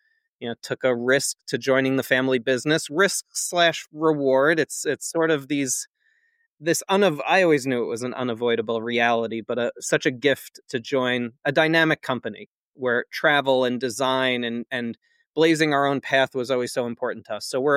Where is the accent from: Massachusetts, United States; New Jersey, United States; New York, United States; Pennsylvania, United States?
New York, United States; We're from New York originally, so coming to High Point, North Carolina twice a year as a kid